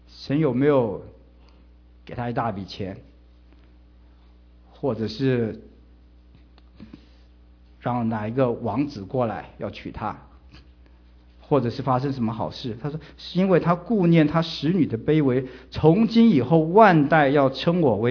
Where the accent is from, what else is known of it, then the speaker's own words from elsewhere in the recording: China; 那这关于这个犹太人的许配给别人，我们中国人特别能够了解，因为中国人历代以来就有这个风俗